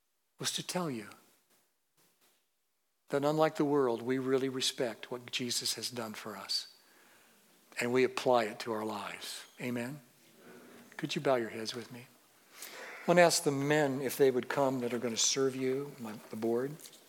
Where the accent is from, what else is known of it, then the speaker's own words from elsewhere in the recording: Packwood, Washington, United States; And they were in my hometown, Packwood.